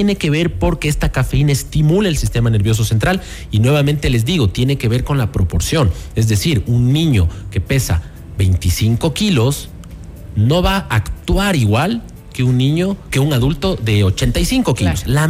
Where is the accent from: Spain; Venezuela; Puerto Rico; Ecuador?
Ecuador; si ya me preguntan como ciudadano ecuatoriano, pues no tomen café instantáneo.